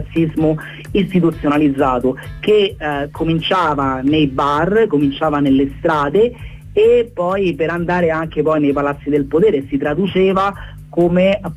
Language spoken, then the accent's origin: Italian; Rome, Lazio, Italy; born there; Io stesso che sono nato a Roma, che sono italiano